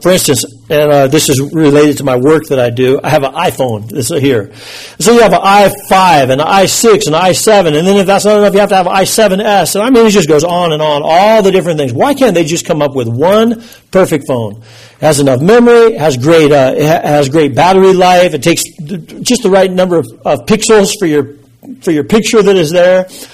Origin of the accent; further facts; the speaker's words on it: Colorado Springs, Colorado, United States; I was so grateful to get back to Colorado Springs. I could live in my hometown, be in my home church area.